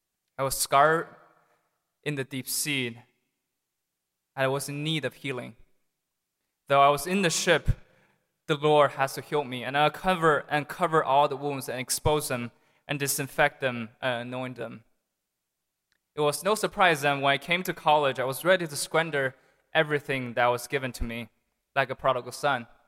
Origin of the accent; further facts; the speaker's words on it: Beijing, China; I was born and raised in Beijing, China. And unlike all my brothers, I was not a cradle Catholic. I was a cradle pagan.